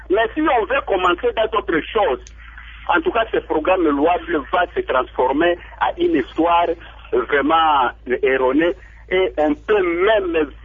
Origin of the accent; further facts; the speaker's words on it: Bandundu, Kwilu, DR Congo; now in Kinshasa, DR Congo; j'ai été participant à un atelier là chez nous, à Bandundouville, je suis à Kinshasa présent